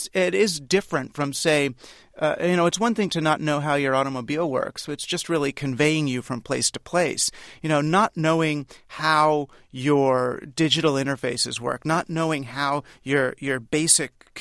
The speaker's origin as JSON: {"language": "English", "town": "New York City", "region": "New York", "country": "United States", "tie": "born or raised there", "said": "I grew up in New York City and I just thought cities had grid patterns."}